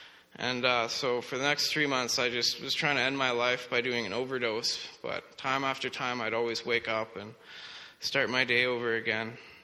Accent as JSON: {"language": "English", "region": "Saskatchewan", "country": "Canada", "tie": "born or raised there", "also_born_or_lived": "Lethbridge", "said": "I was born in Lethbridge, Alberta, where me and my two brothers and my mom lived, but at an early age, my parents got divorced, and so we moved to Saskatchewan"}